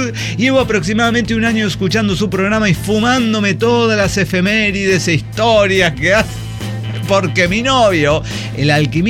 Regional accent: Mexico; como buen mexicano procrastinador, aquí estoy.

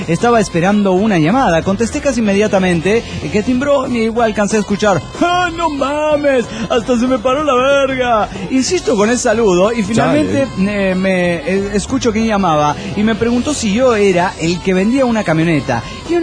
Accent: Guadalajara, Jalisco, Mexico; de Guadalajara, Jalisco, México.

